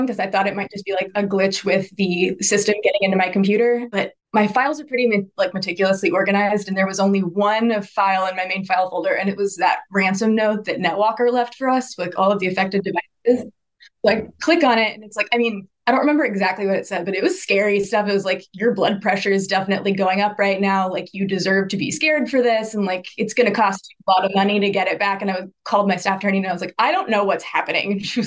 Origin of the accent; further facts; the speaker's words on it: Midland, Texas, United States; also born or lived in Austin / Chicago; So I was born and raised in Midland, Odessa, and was a West Texas baby my whole life until I moved to Austin to go to UT for undergrad.